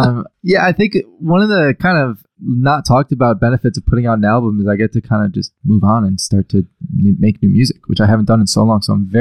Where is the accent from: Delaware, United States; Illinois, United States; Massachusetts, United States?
Illinois, United States; Chicago; And then I'm from Chicago, like I said. So like growing up, I played basketball.